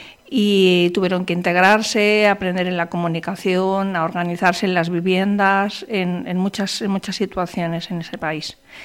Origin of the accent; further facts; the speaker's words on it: Madrid, Community of Madrid, Spain; born there; Yo en mi caso soy madrileña de nacimiento, pero en mi caso mis padres, sobre todo mi padre, era de nacimiento extremeño y era un inmigrante